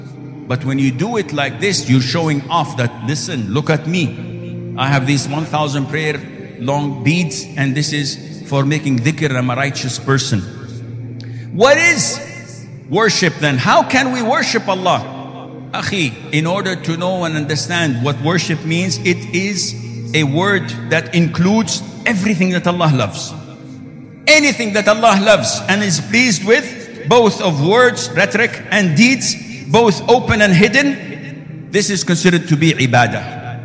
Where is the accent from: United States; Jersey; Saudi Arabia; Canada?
Saudi Arabia; Nowadays, I come from Saudi Arabia, you know that.